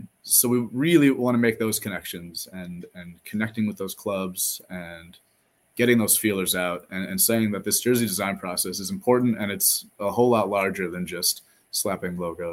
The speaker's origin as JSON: {"language": "English", "town": "Madison", "region": "Wisconsin", "country": "United States", "said": "I am from the Madison, Wisconsin area."}